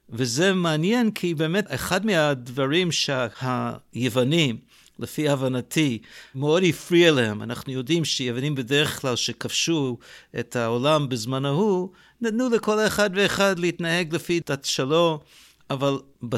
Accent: Canada; אני גדלתי בקנדה

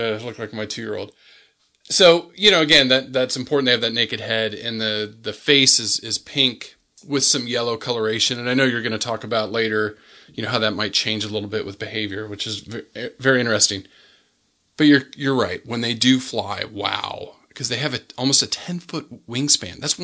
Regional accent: San Diego, California, United States; San Diego Zoo, because I grew up near the San Diego Zoo.

